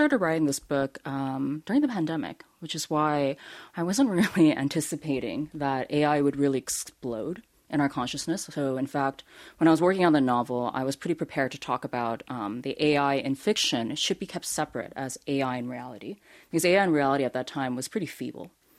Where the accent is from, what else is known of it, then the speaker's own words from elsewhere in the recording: Seoul, South Korea; also born or lived in New York, United States; so I grew up in Seoul in New York